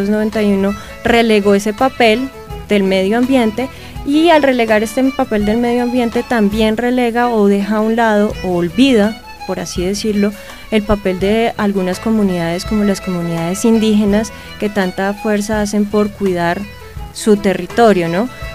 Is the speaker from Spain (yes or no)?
no; Colombia; somos ciudadanos del Estado colombiano